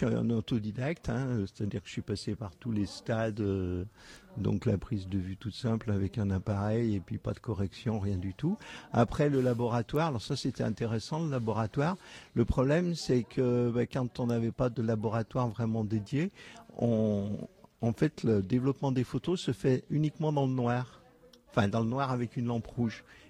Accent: La Bridoire, Auvergne-Rhône-Alpes, France; parce que je suis originaire de La Bridoire.

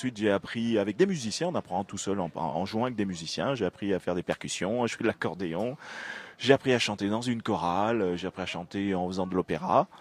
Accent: French Guiana, France; born there; Moi, je suis né en Guyane, donc

